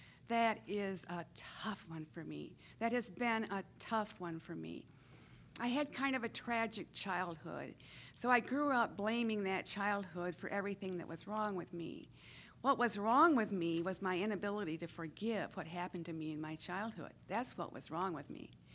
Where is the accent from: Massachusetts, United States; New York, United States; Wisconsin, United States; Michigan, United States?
Michigan, United States; Muskegon; I'm from Muskegon, Michigan.